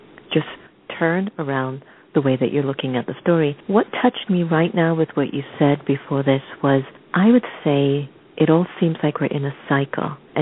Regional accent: United States; coming from an Eastern perspective, I'm half Indian, half African, and I'm brought up in the U.S.

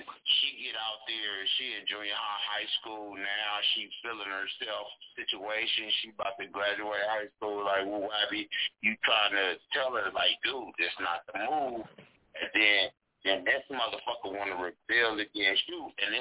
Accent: West Coast, United States; Easy call, right? I'm from the West Coast.

